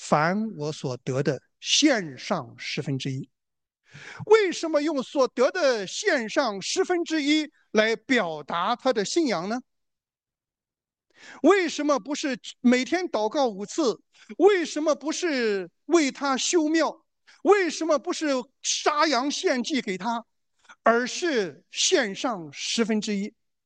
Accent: China; 烧香很容易，我们中国人拜偶像都是口头上说的

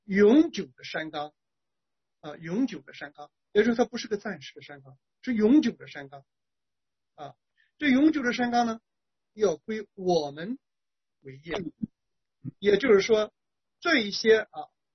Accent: China; 我小的时候在中国大陆

